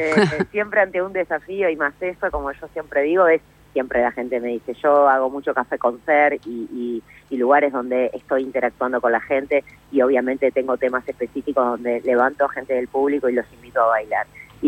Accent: Uruguay; para mí, que soy también uruguaya, no es fácil

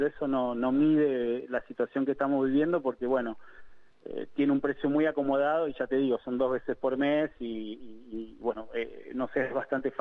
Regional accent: Greece; Nosotros somos los griegos los que cocinamos.

